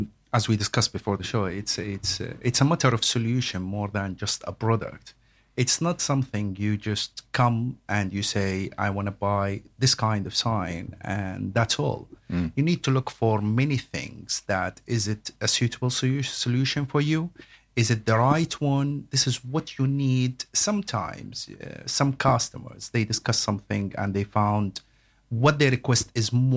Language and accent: English; Jordan; Yes, I'm originally from Jordan.